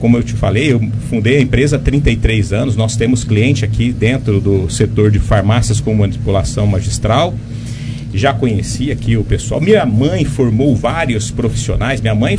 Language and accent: Portuguese; Serrana, São Paulo, Brazil; born there; meu avô nasceu em Pontal, minha avó nasceu em Ipuã, minha mãe nasceu em Ribeirão Preto, eu nasci em Serrana